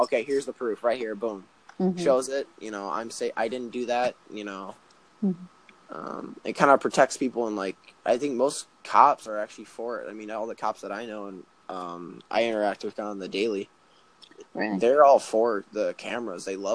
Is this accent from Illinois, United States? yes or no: yes; Chicago, Illinois, United States; I'm from Chicago